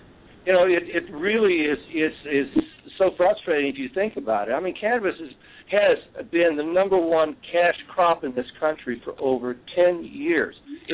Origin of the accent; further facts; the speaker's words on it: Missouri, United States; I come from Missouri. I was 56 years a Missourian, and I rewrote the House bill